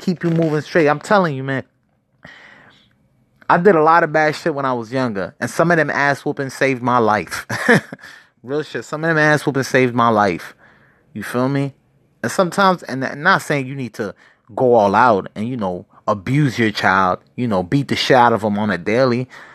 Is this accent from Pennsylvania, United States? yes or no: yes; Allentown, Pennsylvania, United States; especially back in my hometown in Allentown